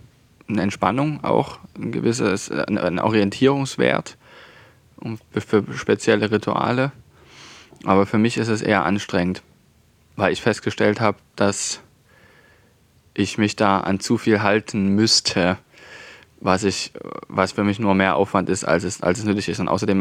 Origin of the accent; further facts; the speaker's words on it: Saxony, Germany; accent: Saxon; Ich finde auch unseren sächsischen Dialekt schön.